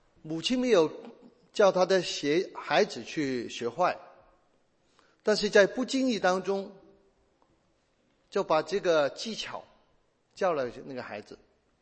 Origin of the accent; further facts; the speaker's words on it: Chaozhou, Guangdong, China; 我就有，我是潮州人，他们最脏的话是潮州用潮州话讲出来的